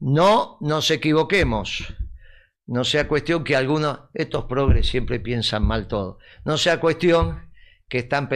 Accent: Argentina; nosotros somos argentinos y en este caso humildemente peronistas

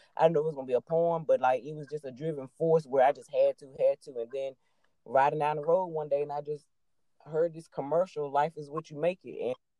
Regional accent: Greenville, North Carolina, United States; I'm from Greenville, North Carolina, born and raised here.

